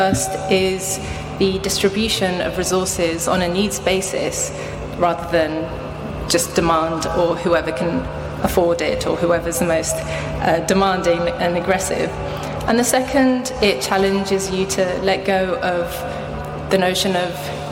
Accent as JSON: {"language": "English", "country": "Algeria", "said": "And I'm from Algeria"}